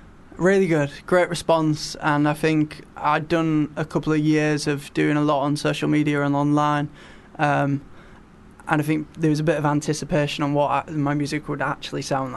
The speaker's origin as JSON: {"language": "English", "region": "Yorkshire and the Humber", "country": "United Kingdom", "accent": "Yorkshire", "said": "I kind of stay true to my Yorkshire accent. Like, I don't want to lose it."}